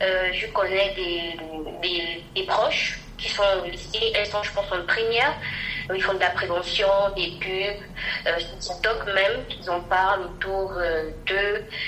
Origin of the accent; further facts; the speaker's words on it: Moanda, Haut-Ogooué, Gabon; now in France; On a grandi à Moanda, une petite ville du Togoué au Gabon. C'était une petite ville